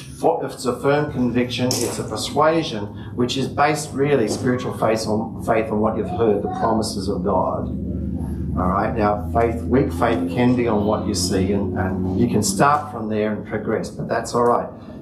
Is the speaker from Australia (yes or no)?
yes; Australia; Well, I'm an Australian citizen.